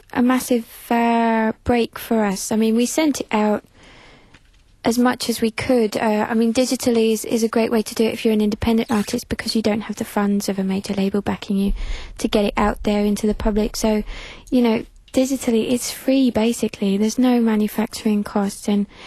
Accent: East of England, United Kingdom; now in Brighton, United Kingdom; I'm from Essex originally, but I live in Brighton now. I've been there for 2 years.

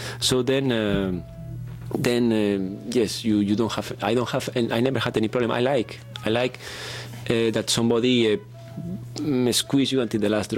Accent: Spain; now in Brussels, Belgium; No, I am, I'm from Spain, but I live in Brussels, in Belgium. So I'm based there.

